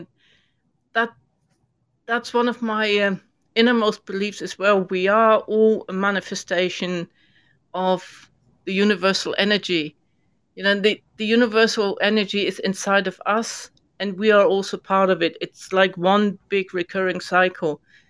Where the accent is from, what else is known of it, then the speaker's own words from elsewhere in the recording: Germany; moved away as an adult; now in United Kingdom; ended up in the UK because I'm originally from Germany, and met my husband here and decided on the spur of the moment to stay in the UK to my family's distress. And here we are 30 years later